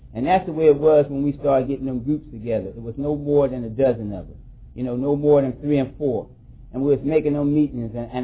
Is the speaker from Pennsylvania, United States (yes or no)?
yes; Philadelphia, Pennsylvania, United States; it never hit my community, and I was from North Philly, it never hit the black community in 1984.